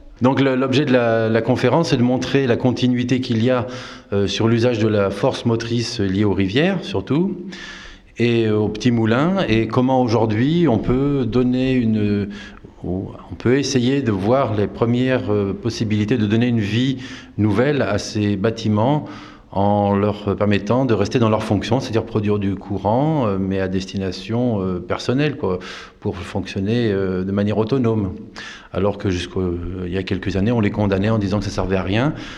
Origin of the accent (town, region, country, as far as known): Sévéraguet, Occitanie, France